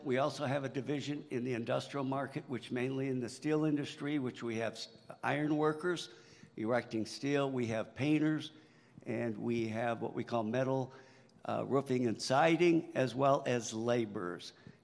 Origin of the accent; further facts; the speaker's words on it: Crown Point, Indiana, United States; I'm from Crown Point, Indiana.